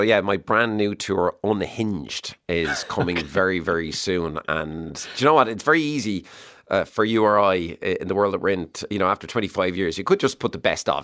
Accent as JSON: {"language": "English", "town": "Waterford", "region": "Munster", "country": "Ireland", "said": "So I'm from Waterford, as you mentioned"}